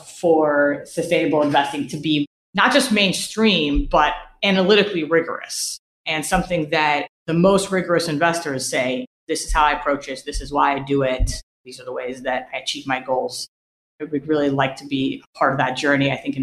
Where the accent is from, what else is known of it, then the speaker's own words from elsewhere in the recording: Israel; I grew up in Israel. I come back here a lot